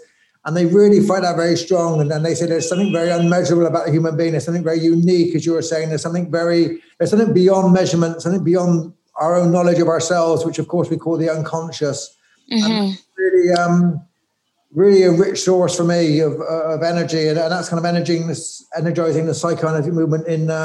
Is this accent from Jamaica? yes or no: no; Bristol, South West England, United Kingdom; moved away as an adult; also born or lived in London; now in Galway, Ireland; I'm English, so I grew up in Bristol, and I spent my life in Northern England and then in London. And I came, it must have been, I'm trying to guess, probably 9 years ago, eight, 9 years ago to Ireland. And we settled here in Galway.